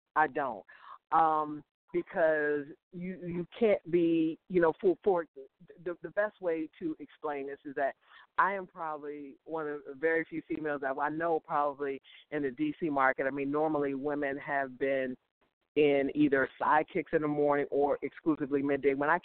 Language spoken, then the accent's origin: English; Washington, District of Columbia, United States; For me to have been in my hometown the majority of my career in between the two competing stations four times. I mean, the very first time I was at home in D.C.